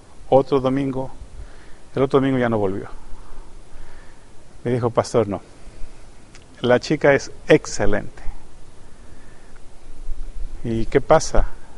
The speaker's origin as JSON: {"language": "Spanish", "country": "Mexico", "said": "Yo soy mexicano y ninguna de las novias de mis hijos es mexicana."}